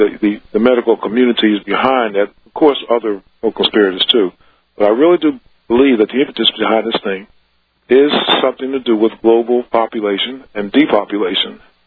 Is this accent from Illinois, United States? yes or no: no; Philadelphia, Pennsylvania, United States; It's in Philadelphia, too. I'm from Philly.